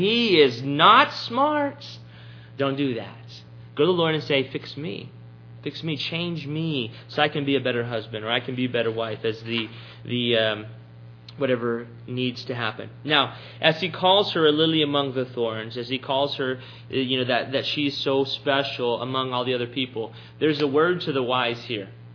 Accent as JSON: {"language": "English", "region": "Texas", "country": "United States", "tie": "born or raised there", "said": "Well, I grew up in South Texas."}